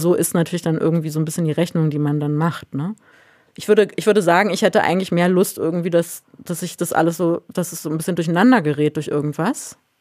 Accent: Berlin, Germany; dass ich hier in Berlin als Berlinerin sitze und nichts von dieser ganzen Kultur miterlebt habe

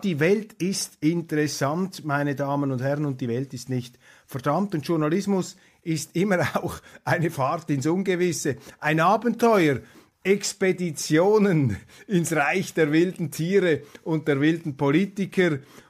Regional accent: Switzerland; als Schweizer hier, ich rede als helvetischer Außenbeobachter

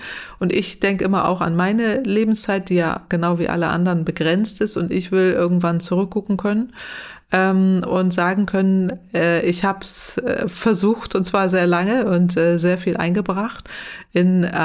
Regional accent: Northwest Germany, Germany; Und ich komme ja aus dem Nordwesten Deutschlands, das sage ich immer gerne an der Stelle. Da ist Gegenwind Energie.

